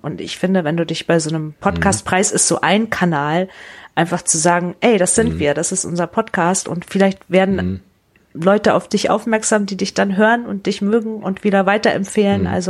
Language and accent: German; East Germany, Germany; Wir haben ungefähr das gleiche Alter, wir kommen aus Ostdeutschland, das verbindet ja schon, ne?